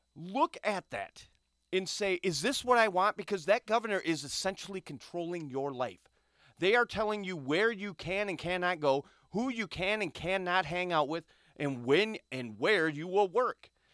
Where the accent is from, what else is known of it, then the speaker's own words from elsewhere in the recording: Owosso, Michigan, United States; but in my hometown. I live in a small town. Yes, it is the biggest town in Shiawassee County, Michigan, that is Owosso. I live in Owosso, but to be quite honest, Owosso was known to be between Flint and Lansing.